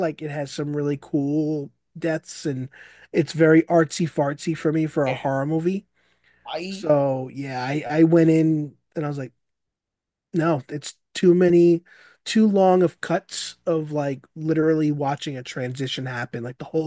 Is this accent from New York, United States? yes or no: yes; Staten Island, New York, United States; I'm from Staten Island as well.